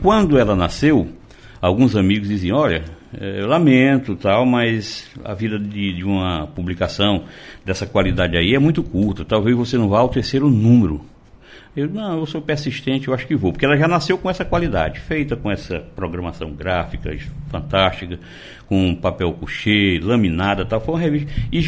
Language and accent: Portuguese; Crateús, Ceará, Brazil; also born or lived in Independência; eu nasci, né? Lá no sertão de Independência. Eu me criei em Crateús, que fui com 3 anos. Meus pais migraram para a cidade para dar escola para os filhos, e eu era o mais novo, fui com 3 anos